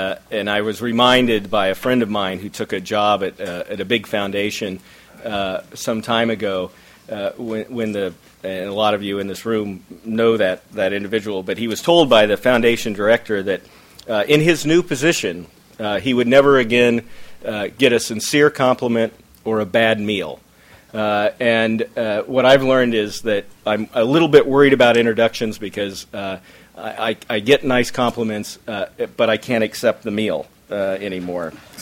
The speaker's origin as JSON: {"language": "English", "region": "Kansas", "country": "United States", "said": "I'm as a Midwesterner that you took under your wings, and being from Western Kansas, I still want to try to convince you that South Dakota is part of the East Coast establishment."}